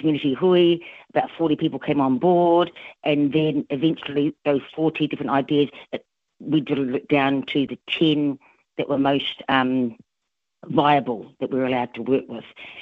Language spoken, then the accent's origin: English; Christchurch, Canterbury, New Zealand; also born or lived in Auckland; we were brought up in Christchurch in our younger years, and then a little bit of time in Auckland.